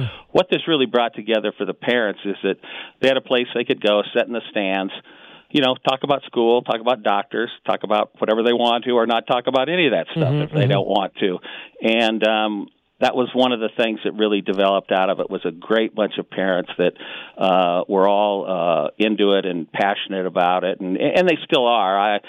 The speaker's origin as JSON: {"language": "English", "town": "Tucson", "region": "Arizona", "country": "United States", "tie": "born or raised there", "said": "And I grew up here in Tucson"}